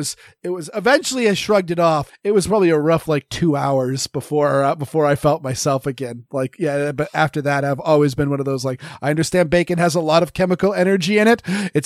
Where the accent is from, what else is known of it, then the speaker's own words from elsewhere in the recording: Maine, United States; Because, yes, I'm from Maine, so yes, I am a bit French-Canadian.